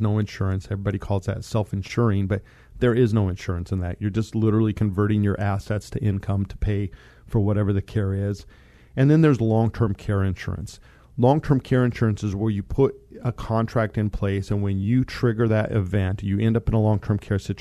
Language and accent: English; Monte Vista, Colorado, United States; So where I grew up in Monte Vista, Colorado, Home Lake Veterans Center is right there.